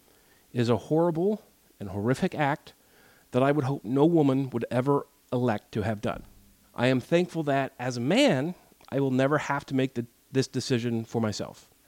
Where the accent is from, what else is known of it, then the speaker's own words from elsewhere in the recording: Texas, United States; In fact, a handful of states had trigger laws on the books, such as my home state of Texas.